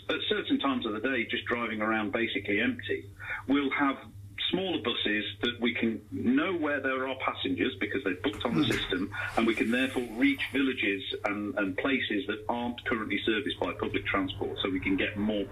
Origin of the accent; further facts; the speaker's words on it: Mansfield, East Midlands, United Kingdom; Yes, well, I grew up in Mansfield at a time where it was the largest town in the UK with no railway station.